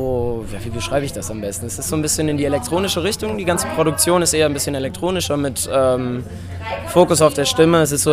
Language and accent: German; Darmstadt, Hesse, Germany; Ich komme aus Darmstadt, das liegt in Hessen, das ist so ungefähr 20, 30 Minuten von Frankfurt entfernt.